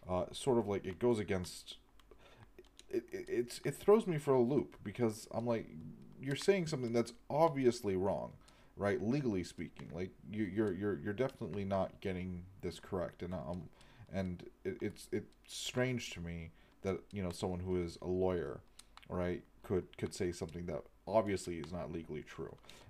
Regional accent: Canada; Right, I'm Canadian, right?

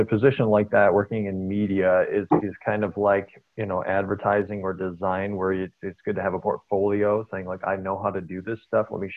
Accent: Wyoming, Michigan, United States; also born or lived in Jenison; We all know Calvin if we're from West Michigan. I actually went to Calvin Elementary and would have gone to Calvin Middle School

